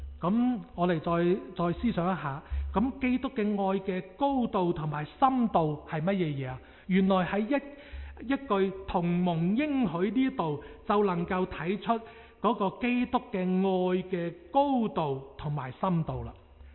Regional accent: China; 中國人話我哋中國歷史話我哋中國人有5000年嘅歷史

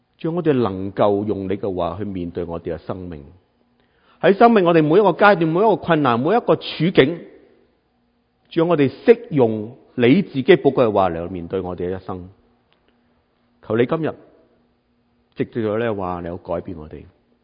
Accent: China; now in Canada; 所有基督徒，我哋身为中国人有阵时更加唔容易啦，

